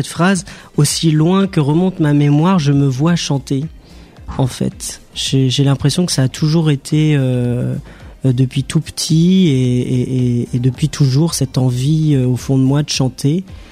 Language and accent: French; Soulignonne, Nouvelle-Aquitaine, France; also born or lived in Bordeaux; Voilà, je suis né à Bordeaux, mais j'ai grandi à Soulignonne exactement.